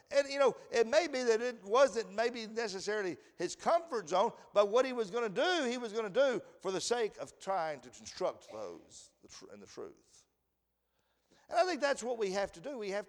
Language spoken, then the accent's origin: English; United States; if I go to Barbados and I go down there and I start talking to them like I'm an American, and I am an American, they know that.